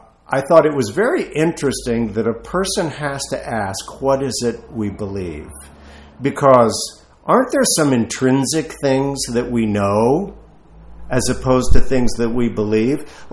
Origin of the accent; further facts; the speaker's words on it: Texas, United States; I've lost my accent over the years, but I was just a regular Texas kid, running around, buzz cut kind of guy.